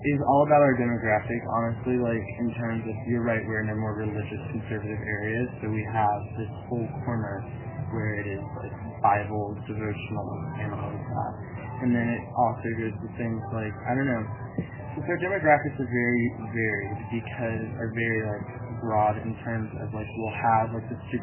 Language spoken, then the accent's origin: English; West Coast, United States; The cultural difference between growing up on the West Coast and coming here is striking, polarizing.